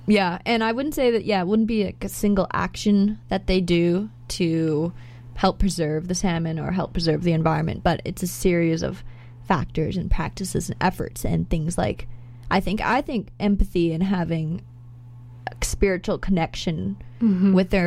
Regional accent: Coquitlam, British Columbia, Canada; I grew up in Coquitlam, which derives from an Indigenous name

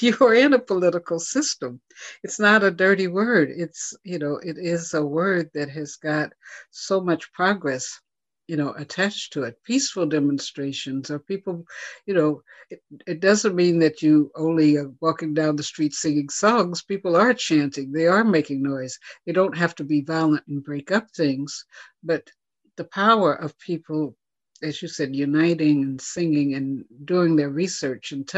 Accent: Kansas, United States; I grew up in Kansas, which was supposed to be a state that was a free state. It wasn't in the South

